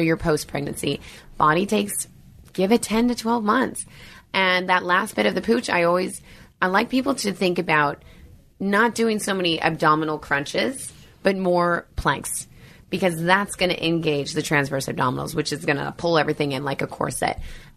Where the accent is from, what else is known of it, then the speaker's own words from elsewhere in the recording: United States; I'm an American.